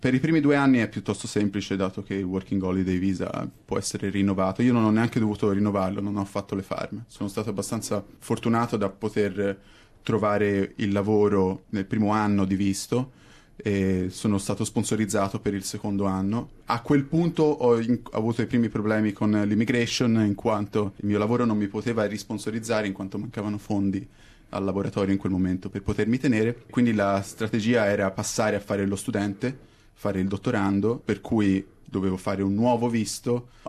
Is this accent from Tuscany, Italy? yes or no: yes; Florence, Tuscany, Italy; also born or lived in Glasgow; now in Sydney, Australia; Ho 26 anni, sono di Firenze e non ero in Italia prima di venire in Australia, anzi ero in Scozia, ho fatto l'università lì, a Glasgow, per 4 anni.